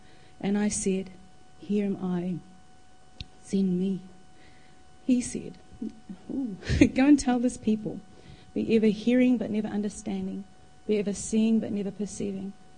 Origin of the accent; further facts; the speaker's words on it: Māngere, Auckland, New Zealand; Growing up in South Auckland's Māngere, the media constantly reminded me that I was living in a lower socioeconomic, high-density migrant and high-crime community. Translated, we were poor, poorly educated, and living in an unsafe community.